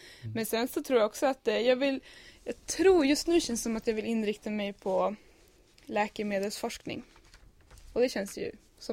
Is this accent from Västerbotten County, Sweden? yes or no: yes; Umeå, Västerbotten County, Sweden; also born or lived in Stockholm; Då flyttade mina föräldrar hem till Umeå. De kom från Umeå båda två.